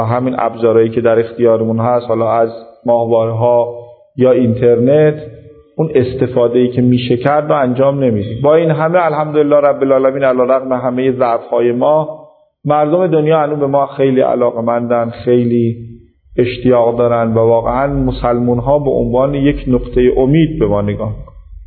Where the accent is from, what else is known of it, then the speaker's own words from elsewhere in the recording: Iran; تشخیص میدادن ما ایرانی هستیم